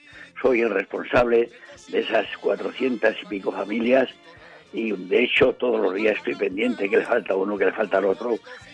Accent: Barcelona, Catalonia, Spain; desde aquí, desde Barcelona, que es mi tierra, me adoran.

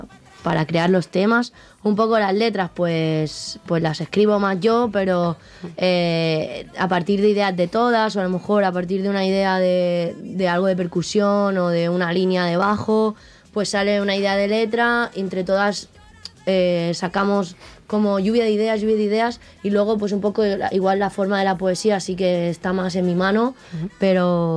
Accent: Cornellà, Catalonia, Spain; Yo soy de Cornellá.

